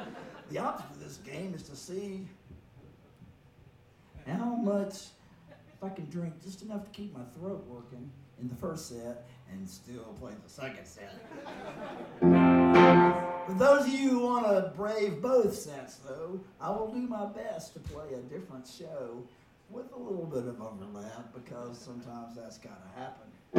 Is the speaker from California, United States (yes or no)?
no; Alabama, United States; this song about this really, really, really, really big motherfucking guy who owns a pawn shop in my hometown. And pawn shops sell guns, and an Alabama pawn shop sell a lot of fucking guns.